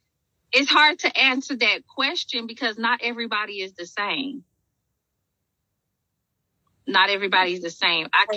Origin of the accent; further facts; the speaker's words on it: Oklahoma City, Oklahoma, United States; As she said … I'm from Oklahoma City.